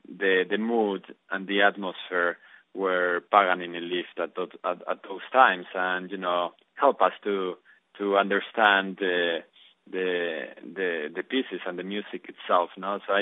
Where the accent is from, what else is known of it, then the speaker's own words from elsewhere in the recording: La Rioja, Spain; I grew up in Rioja, and the typical music from my region is the jota